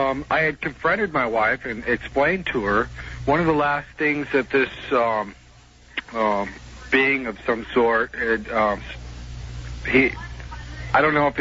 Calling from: Seattle, Washington, United States; I'm from Seattle.

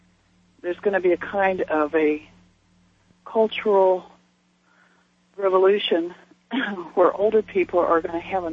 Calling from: San Antonio, Texas, United States; Oh, hi. I'm calling from San Antonio.

